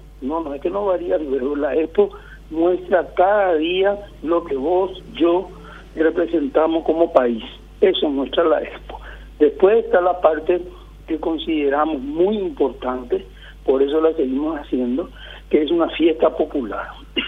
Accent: Paraguay

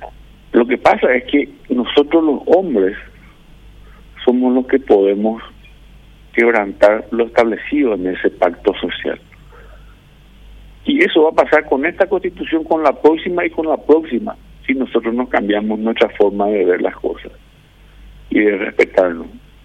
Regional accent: Paraguay; tenemos que luchar como paraguayos

